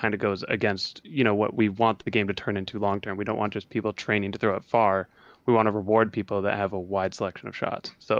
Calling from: Minneapolis, Minnesota, United States; I am from Minneapolis, Minnesota. And I was just calling to talk to you guys

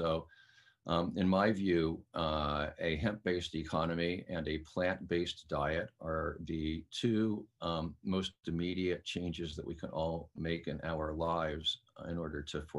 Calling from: Oakland, California, United States; I am calling you from high in the hills of Oakland, California.

